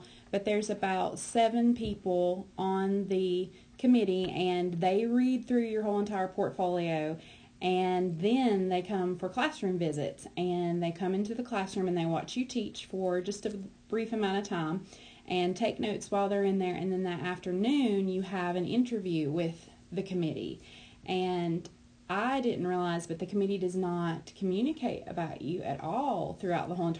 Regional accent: United States; Well, I'm originally from Haywood County, and I went through elementary, middle school, and high school all in Haywood County.

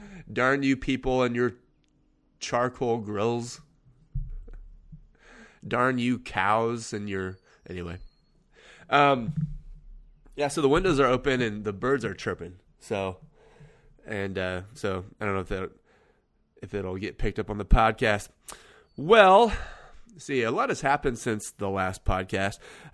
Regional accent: Kansas, United States; like I said, I'm from Kansas, and... I recently moved from the city. I'm a suburban kid, and we recently moved out into the country.

